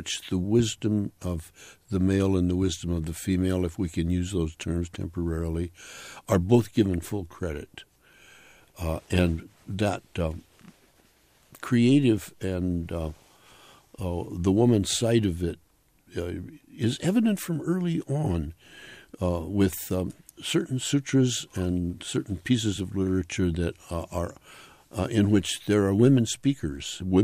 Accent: Pacific Northwest, United States; also born or lived in San Francisco; I'm a West Coast guy. I grew up in the Though I was born in San Francisco, my parents moved up to the Pacific Northwest

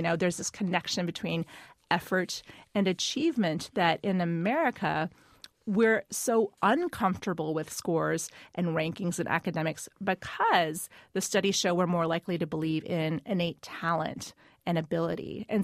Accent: United States; because I'm an American and I came through the American public school system

